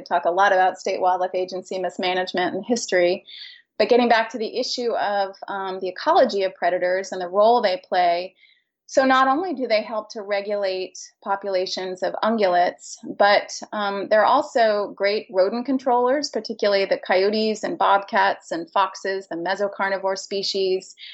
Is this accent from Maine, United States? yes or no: yes; Maine, United States; I'm originally from Maine, so know the issues that many Eastern states deal with regard to white-tailed deer.